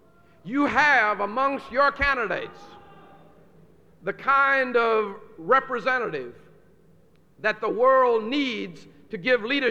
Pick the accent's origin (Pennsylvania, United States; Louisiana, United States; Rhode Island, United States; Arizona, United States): Louisiana, United States; New Orleans; And going back home to my hometown of New Orleans, Louisiana, as a recent graduate, there were many places in this native Southland of mine that I was afraid to stop.